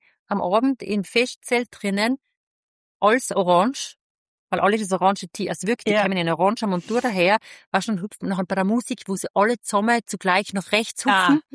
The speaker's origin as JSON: {"language": "German", "country": "Switzerland", "said": "Bei uns in der Schweiz bestellst du ja, okay, wir haben gar keine Wurstdecke."}